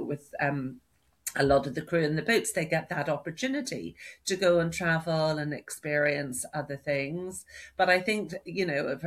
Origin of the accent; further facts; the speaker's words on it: Northern Ireland, United Kingdom; growing up in Northern Ireland and all the things that happened around then and during that time.